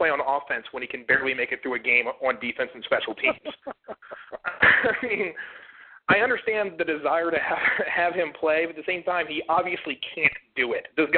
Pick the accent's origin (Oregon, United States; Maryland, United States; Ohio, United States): Maryland, United States; Baltimore; you know, I'm from Baltimore, so I try and watch the Ravens every week